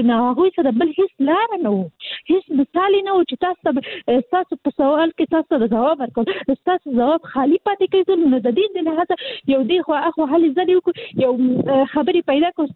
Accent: Kabul, Afghanistan; زه حاصلي د کابل یم،

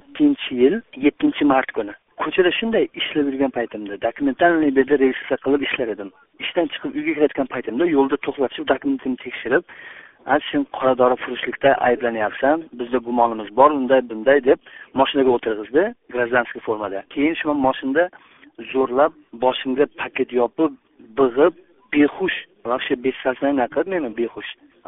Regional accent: Olmaliq, Tashkent Region, Uzbekistan; men o'zim Olmaliqdan.

